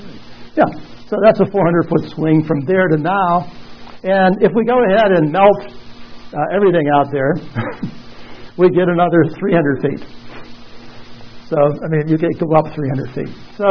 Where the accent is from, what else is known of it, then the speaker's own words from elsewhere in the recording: Ireland; Being Irish, I have to bring that in there.